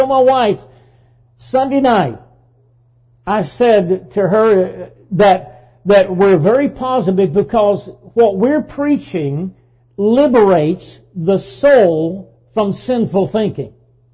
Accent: the South, United States; And I've heard Southerners say, and I am a Southerner, and I've heard Southerners say

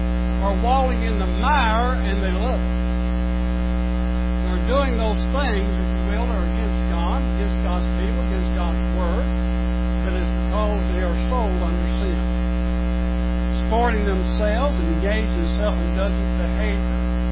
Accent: United States; born there; I was born in America. It had nothing to do with it. I'm American because I was born in America.

